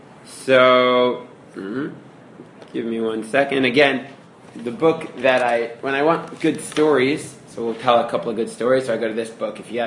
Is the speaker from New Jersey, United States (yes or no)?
no; Brooklyn, New York, United States; Right next, near my hometown of Flatbush.